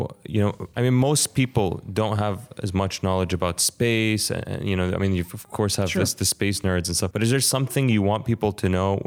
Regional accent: New Zealand; Growing up in New Zealand

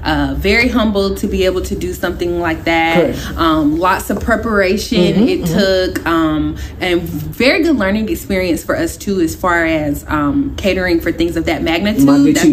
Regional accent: the South, United States; so I loved growing up in the South where there were more people who look like me

